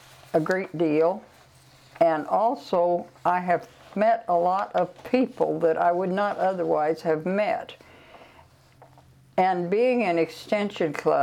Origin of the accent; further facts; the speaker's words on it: Nebraska, United States; I have lived on a farm all of my life. And of course, I was born in Nebraska, and I went to a rural school.